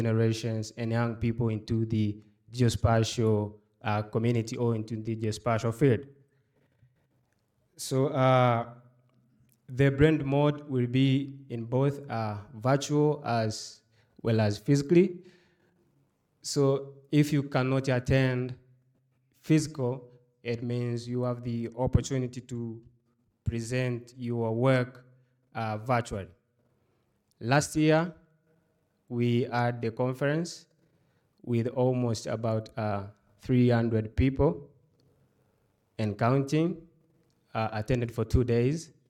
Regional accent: Tanzania; I am from Tanzania, based in Dar es Salaam.

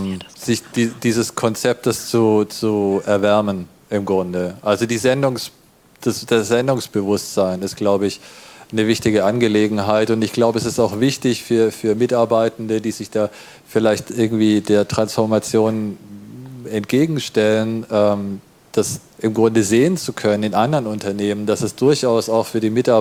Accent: Braunschweig, Lower Saxony, Germany; aus meiner Heimatstadt Braunschweig

